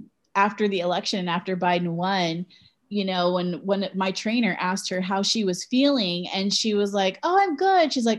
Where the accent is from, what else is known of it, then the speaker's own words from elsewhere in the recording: Los Angeles, California, United States; also born or lived in New York / San Francisco; I grew up in Los Angeles and the only other city besides New York and LA that I've lived in is San Francisco. So like, I don't know from rural America